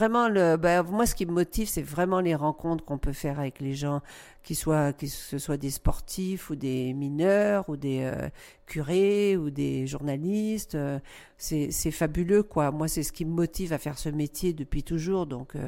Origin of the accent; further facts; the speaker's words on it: France; moved away as an adult; now in Canada; je suis venue de France il y a 34 ans. Maintenant, je vis au Québec.